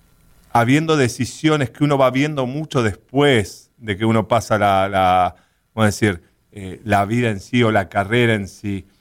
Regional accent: Buenos Aires Province, Argentina; La verdad que nací en Buenos Aires. No nací un poquito a las afueras de Buenos Aires. Buenos Aires en sí, cerca del aeropuerto.

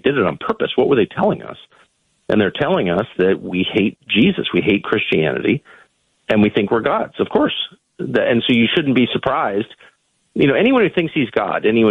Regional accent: United States; I say this with pride as an American

